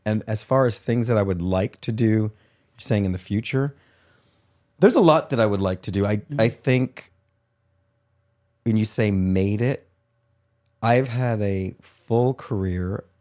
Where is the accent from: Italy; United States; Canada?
Canada; Windsor, Ontario; Detroit is almost like home, although I was born in Windsor, and Windsor is home. There's a special connection there. It's kind of where I grew up.